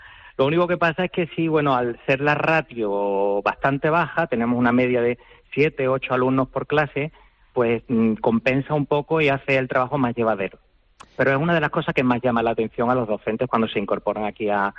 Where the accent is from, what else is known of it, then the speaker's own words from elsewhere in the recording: Málaga, Andalusia, Spain; now in Jubrique, Spain; yo soy una persona que me consideraba extremadamente urbanita. Yo soy de Málaga, del barrio de Ciudad Jardín